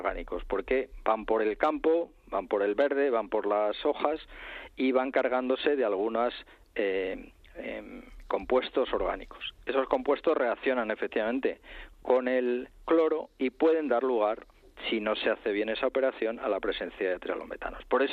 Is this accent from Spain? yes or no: yes; Community of Madrid, Spain; born there; primero soy ciudadano de la Comunidad de Madrid, soy nacido en la Comunidad de Madrid. Encima, pues he trabajado varios años en la propia empresa de servicios de agua de Madrid